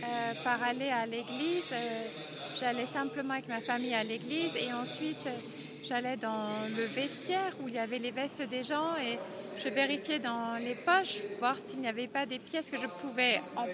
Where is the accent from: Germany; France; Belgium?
Germany; je vis ici à la mission. Je suis d'Allemagne et j'ai vécu une bonne partie de ma vie en Allemagne jusqu'à ce que le Seigneur m'a appelé à vivre ici. Et j'ai grandi dans une famille chrétienne.